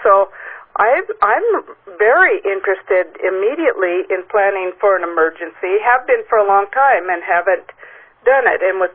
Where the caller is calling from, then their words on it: Wenatchee, Washington, United States; Wenatchee, Washington.